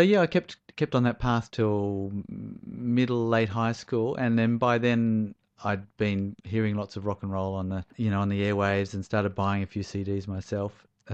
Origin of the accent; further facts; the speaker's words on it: Turramurra, New South Wales, Australia; I'm a North Shore boy myself. I grew up in Tarramurra.